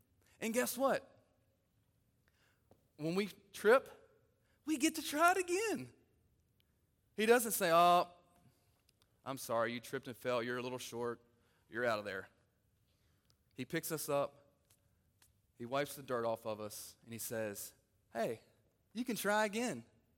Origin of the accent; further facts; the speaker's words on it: Elkton, Virginia, United States; Elkton, Virginia. Elkton, any Elkton peeps in the house? Yeah, a few of you. I grew up in Elkton